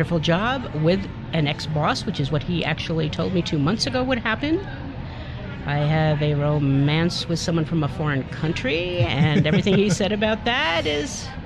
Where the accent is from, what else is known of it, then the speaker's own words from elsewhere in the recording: New York, United States; now in Utah, United States; I'm from New York, which has its own. I'm also Jewish.